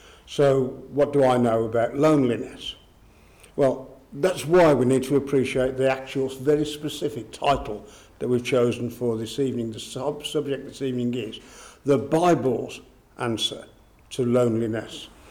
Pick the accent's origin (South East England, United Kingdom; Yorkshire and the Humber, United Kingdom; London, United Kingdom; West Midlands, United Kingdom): West Midlands, United Kingdom; Birmingham; I was born in Selly Oak, a suburb of the great metropolis of Birmingham. I grew up in my early years in California, not the one that you're thinking about, the one near B34.